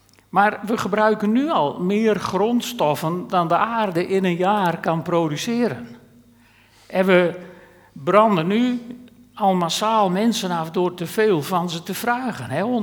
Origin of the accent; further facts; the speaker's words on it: Friesland, Netherlands; Volgens onderzoeken zijn wij Friezen de gelukkigste mensen van Nederland. maar economisch gezien niet de rijkste.